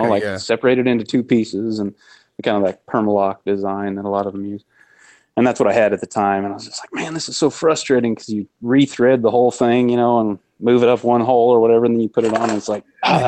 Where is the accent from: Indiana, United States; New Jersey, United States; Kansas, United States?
Indiana, United States; Reelsville; now in Amory, United States; I was born and raised in Indiana.